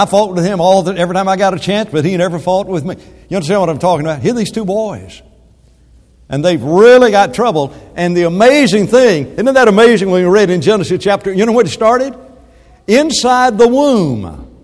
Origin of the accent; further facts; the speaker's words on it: Alabama, United States; I grew up in Alabama and I hated anybody from Ohio.